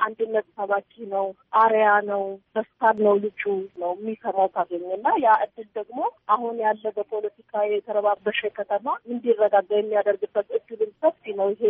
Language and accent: Amharic; Bahir Dar, Amhara, Ethiopia; ባህር ዳር ተወልጄ ነው ያደኩት። እዚሁ ነዋሪ ነኝ።